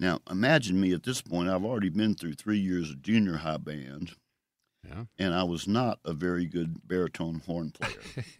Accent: Jackson, Mississippi, United States; also born or lived in Greenwood, United States; My family moved to Jackson when I was two. So I grew up in the Broadmoor section of North Jackson.

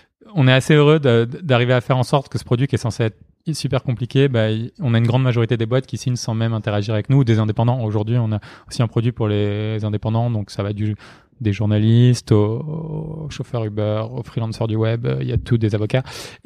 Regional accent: Marseille, Provence-Alpes-Côte d'Azur, France; On est tous de Marseille. On a grandi dans des familles, soit qui ont vécu des chocs. Moi, je viens d'une famille arménienne

